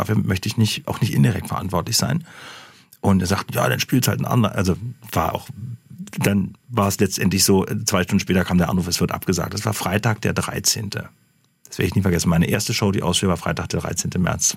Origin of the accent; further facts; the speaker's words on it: Berlin, Germany; now in Stuttgart, Germany; Berlin ist meine Heimat, das ist einfach so